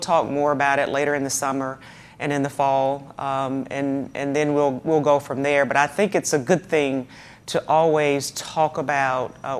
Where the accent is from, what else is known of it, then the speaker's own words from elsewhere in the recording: Georgia, United States; I grew up in Georgia doing cannonballs.